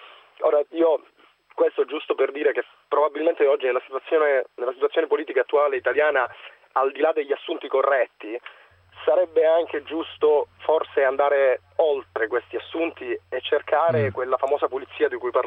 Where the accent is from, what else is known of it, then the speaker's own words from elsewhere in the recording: Sicily, Italy; Io sono siciliano